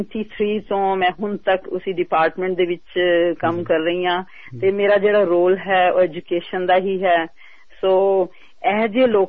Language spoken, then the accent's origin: Punjabi; Punjab, India; moved away as an adult; also born or lived in Patiala / Kurukshetra; now in Sydney, Australia; ਅਸੀਂ ਇੱਥੇ ਸਿਡਨੀ ਦੇ ਵਿਚ ਅਸੀਂ 91 ਚ ਵਿਚ ਆਏ ਸੀ, ਤੇ ਪਿੱਛੋਂ ਅਸੀਂ ਆਪਣਾ ਪੰਜਾਬ ਤੋਂ ਹੀ ਆ ਜੀ, ਜਿੱਦਾਂ ਆਪਾਂ ਸਾਰੇ ਮੋਸਟਲੀ ਹੈਗੇ ਆ। ਤੇ ਪਟਿਆਲੇ ਤੇ ਕੁਰੂਕਸ਼ੇਤਰ ਮੈਂ ਜਿਆਦਾ ਮੇਰੀ ਪੜ੍ਹਾਈ ਹੋਈ ਆ